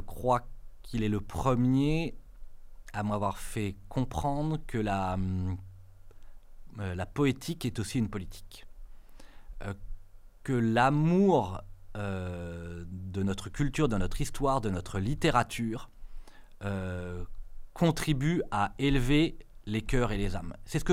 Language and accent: French; France; qu'on appelle chez moi, dans la France rurale, le bon sens